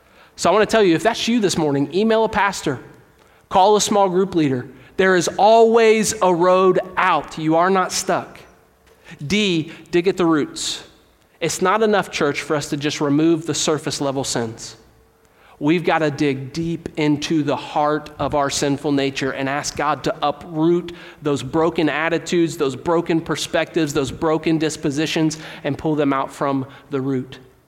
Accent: Kentucky, United States; I grew up in Northern Kentucky

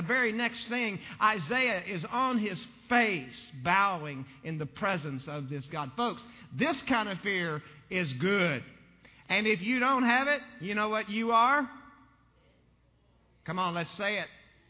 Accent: Texas, United States; I grew up in West Texas, and as a kid, we made sport of hunting rattlesnakes.

